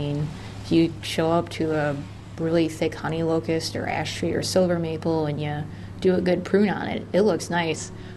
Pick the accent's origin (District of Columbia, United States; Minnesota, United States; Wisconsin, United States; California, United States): Wisconsin, United States; Fond du Lac; I grew up in Fond du Lac, Wisconsin, in the country, grew up on a dairy farm.